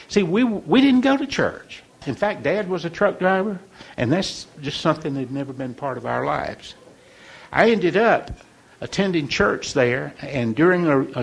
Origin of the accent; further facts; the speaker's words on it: Rossville, Georgia, United States; also born or lived in Chattanooga, Tennessee; I think of the men that were effective in my life, even in Rossville, Georgia. See, I was born in Chattanooga. We moved to Rossville when I started the ninth grade.